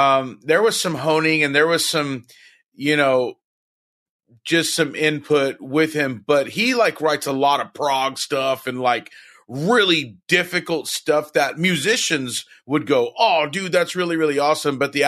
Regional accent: Victoria, British Columbia, Canada; Weston's from my hometown of Victoria

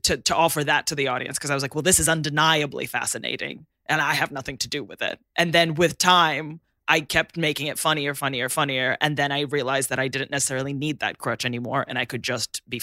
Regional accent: Russia; now in United Kingdom; I was born and raised in Russia

